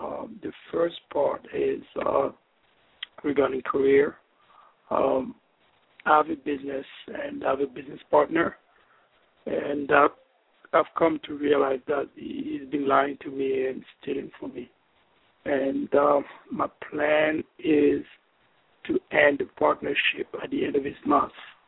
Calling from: New York City, New York, United States; I'm calling from New York City.

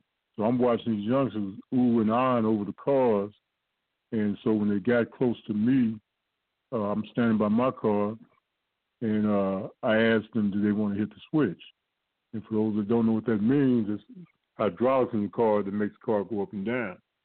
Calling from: Los Angeles, California, United States; I'm calling from Los Angeles area.

